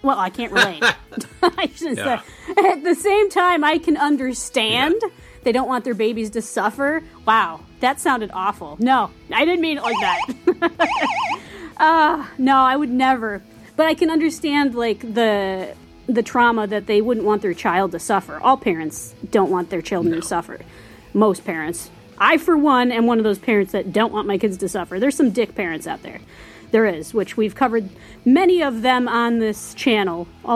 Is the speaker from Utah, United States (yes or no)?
no; Pocatello, Idaho, United States; Outside of my hometown of Pocatello, Idaho.